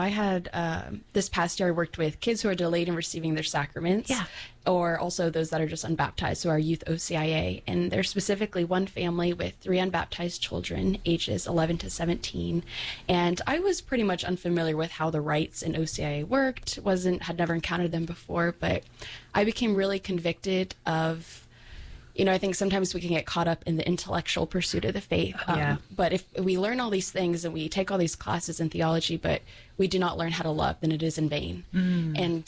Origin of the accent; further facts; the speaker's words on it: Fort Collins, Colorado, United States; Yeah, so I'm originally from Fort Collins, Colorado. I did my undergrad at the University of Nebraska-Lincoln.